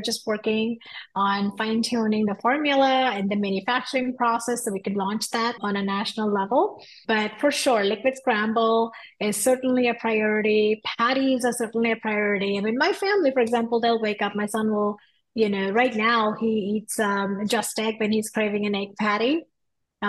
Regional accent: India; I'm Indian, so I'm very well aware of all the kinds of plant sources

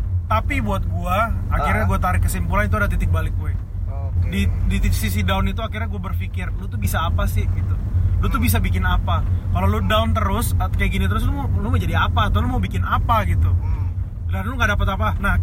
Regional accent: Jakarta, Indonesia; Halo, perkenalkan … Saya jauh datang dari Jakarta.

